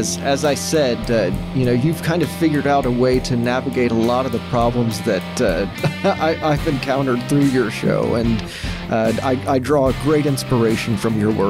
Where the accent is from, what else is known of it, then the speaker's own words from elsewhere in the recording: Austin, Texas, United States; But the reason my hometown of Austin, you know, had this incredible music scene